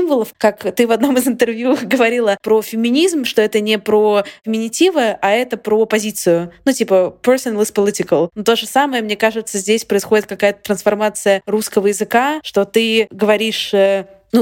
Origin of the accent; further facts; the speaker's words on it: Russia; first language Russian; moved away; Я родилась в России, но я 10 лет в России не живу. И выросла я в России, и русский мой родной язык, единственный родной язык.